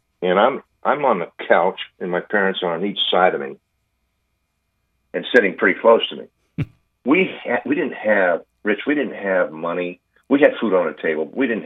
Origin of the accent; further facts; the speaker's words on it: California, United States; also born or lived in Hawaii; I grew up in Hawaii and California, came to California at 10 years old.